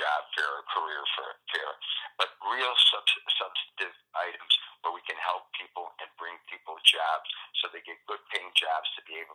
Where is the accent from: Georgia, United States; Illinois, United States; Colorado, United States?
Illinois, United States; Chicago; I was born here. I was born on the south side of the city. I was born in Roseland Hospital. I grew up in in the Roseland area. I have been a lawyer for a number of years here in the city of Chicago with my own firm.